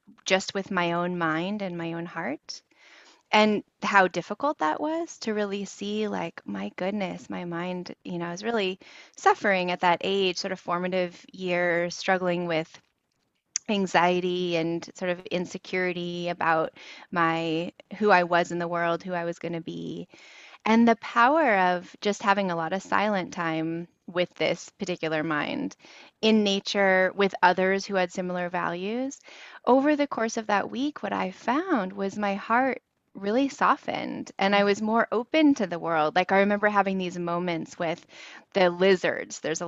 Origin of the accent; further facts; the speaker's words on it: West Coast, United States; So I grew up here on the West Coast in the U.S.